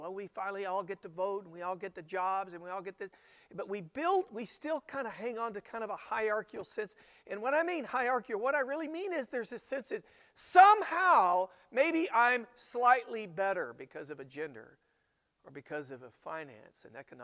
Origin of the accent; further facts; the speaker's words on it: United States; born there; Now, guys, I am an American. I was born in America.